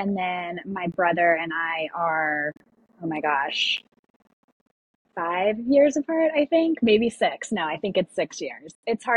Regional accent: Florida, United States; Sure. So I grew up in Florida. I had what I consider to be like a very lovely childhood.

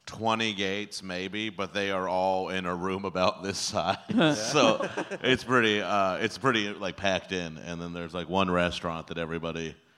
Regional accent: Omaha, Nebraska, United States; No, I came from Omaha, which is decidedly different and much colder and politically nowhere near the same.

